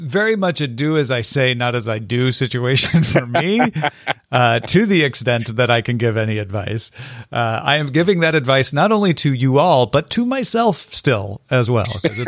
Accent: Missouri, United States; from the Illinois side of Missouri.

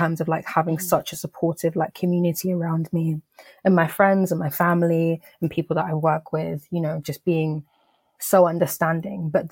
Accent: United Kingdom; born there; So I was born in the UK.

